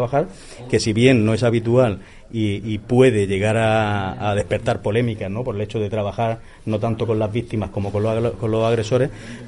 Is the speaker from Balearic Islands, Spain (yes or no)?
no; Cartagena, Region of Murcia, Spain; Sí que es cierto que somos de Cartagena y nos gustaría que Cartagena abanderara esta nueva forma de trabajar.